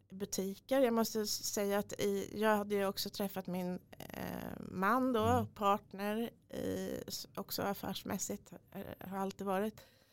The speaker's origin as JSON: {"language": "Swedish", "town": "Nyköping", "region": "Södermanland", "country": "Sweden", "tie": "born or raised there", "said": "när man kom från en mindre stad som jag är uppväxt i, Nyköping. Ja. Och den ligger tillräckligt långt men tillräckligt nära Stockholm för att vara lite i skuggan av storstaden."}